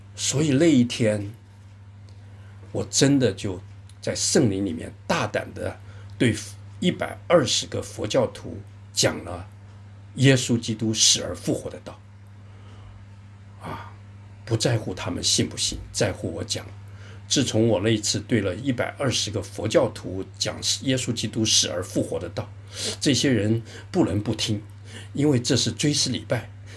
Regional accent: Taiwan; 她的父亲我们都是从台湾来的台湾

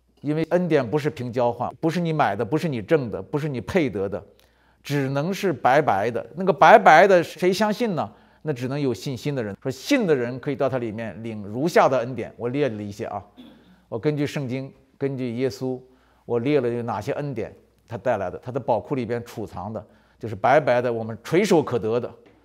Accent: China; 我们中国人都说没有免费的午餐

